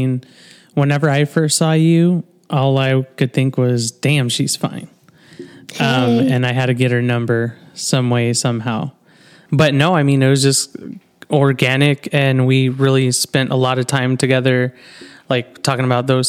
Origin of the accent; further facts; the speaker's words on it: Arlington, Texas, United States; also born or lived in San Antonio; So for me, I was born in San Antonio. And I actually grew up and I was raised in Arlington, Texas, home of the Dallas Cowboys.